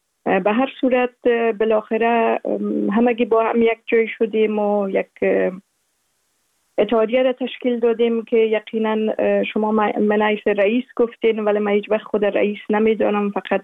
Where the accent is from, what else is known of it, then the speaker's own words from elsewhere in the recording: Afghanistan; کودکی را و طفولیت خود در ولایات مختلف افغانستان گذشتاندیم. مکتب ابتدایی را در قریه بایان، ولایت اروزگان، زابل، میمنه و همچنان در کابل لیسه